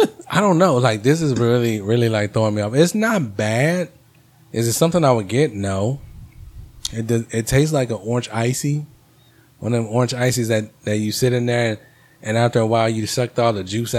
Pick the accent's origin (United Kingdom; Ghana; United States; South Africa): United States; Corpus Christi, Texas; You sound like you're from Houston or Louisiana." And I'm like, "No, I'm from Corpus."